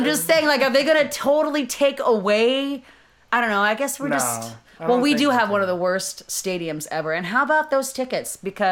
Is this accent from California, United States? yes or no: yes; Fairfield, California, United States; now in Sacramento, United States; I have lived in Sacramento for 20 years, but I am from Fairfield.